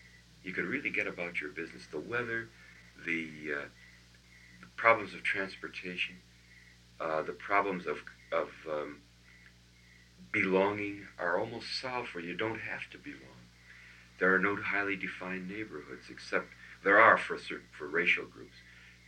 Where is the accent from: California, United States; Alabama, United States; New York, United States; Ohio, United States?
Ohio, United States; Cleveland; And of where I grew up in Cleveland, the closest I could get to the feeling of San Francisco is the spring.